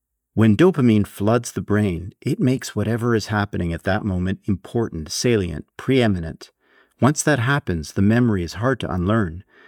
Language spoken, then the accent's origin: English; Canada; I'm a Canadian writer, internet entrepreneur, and mental health advocate based at the University of Toronto.